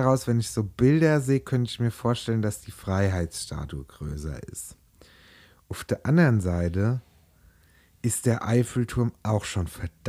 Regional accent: Italy; Also ich als Italiener bin gar mit Italien, da war ich so als Kind schon so oft

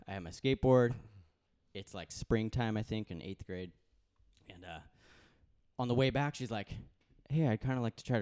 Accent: Talent, Oregon, United States; Growing up in Southern Oregon, Talent, Oregon, where the talent comes from.

